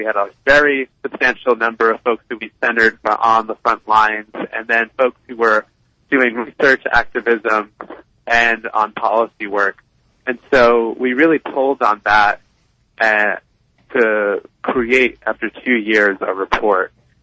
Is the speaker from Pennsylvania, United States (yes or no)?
no; New York, United States; I grew up on Long Island, where I'm calling in from now.